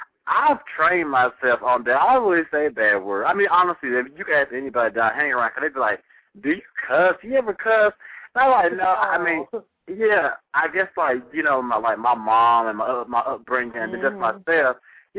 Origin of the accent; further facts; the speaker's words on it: North Carolina, United States; now in New York, United States; y'all know that I'm really from North Carolina. We didn't really get snow like that.